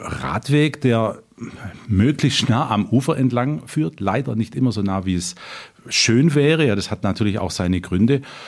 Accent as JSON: {"language": "German", "town": "Friedrichshafen", "region": "Baden-Württemberg", "country": "Germany", "tie": "born or raised there", "said": "Ja, ich bin in Friedrichshafen geboren und aufgewachsen, arbeite auch hier"}